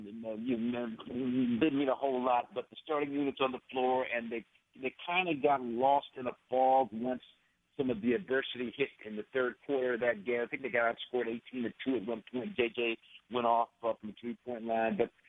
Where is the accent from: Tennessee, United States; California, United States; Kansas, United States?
California, United States; Los Angeles; If it's me, that's a tough choice. But I'm from Los Angeles.